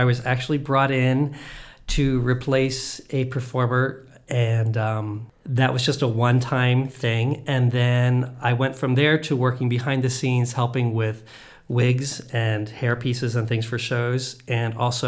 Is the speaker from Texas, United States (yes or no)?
no; Pennsylvania, United States; I am. Yeah, I was born and raised here in Lancaster County.